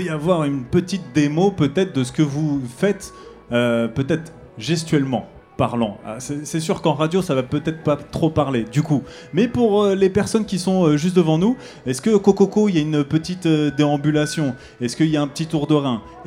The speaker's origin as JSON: {"language": "French", "town": "Rouen", "region": "Normandy", "country": "France", "said": "on est d'accord, on est de Rouen, ok, il n'y a pas de souci."}